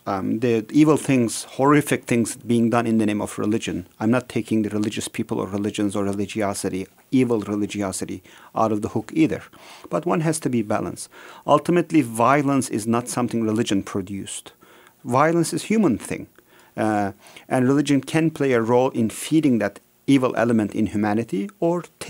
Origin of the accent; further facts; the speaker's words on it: Turkey; I grew up in Turkey in a very secular environment